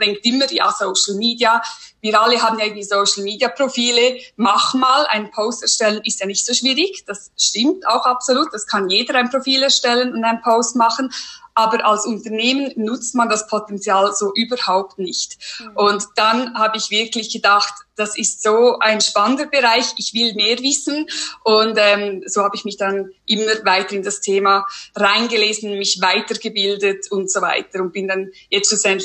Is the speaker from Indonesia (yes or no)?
no; Switzerland; Wie ihr hören könnt, bin ich aus der Schweiz, deswegen ja der Dialekt. Ich hoffe, ihr versteht mich trotzdem gut. Ich gebe mir Mühe. Ich bin 33 Jahre alt